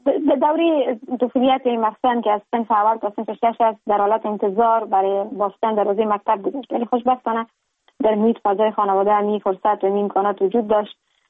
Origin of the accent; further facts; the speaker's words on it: Kabul, Afghanistan; now in Ankara, Turkey; در شهر کابل متولد شدیم،